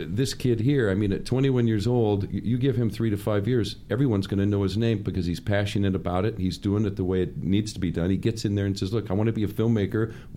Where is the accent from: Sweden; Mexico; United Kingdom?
United Kingdom; London; now in Oregon, United States; I'm originally from London, England. My mother's British. My dad was a soldier. And so I'm a Cockney mate without the accent. But most of my life, I've lived in Oregon